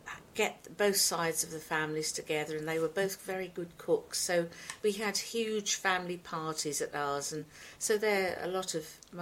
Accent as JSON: {"language": "English", "town": "Mendlesham Green", "region": "East of England", "country": "United Kingdom", "tie": "born or raised there", "also_born_or_lived": "Ipswich", "said": "I was born on April the 27th, 1956. My parents lived on Mendlesham Green, but I was actually born in Ipswich Hospital."}